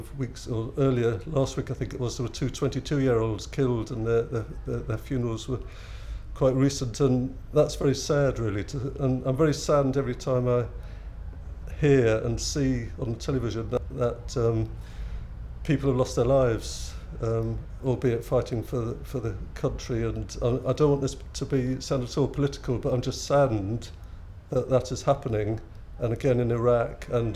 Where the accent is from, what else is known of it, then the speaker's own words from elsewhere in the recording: Newcastle, North East England, United Kingdom; I come from Newcastle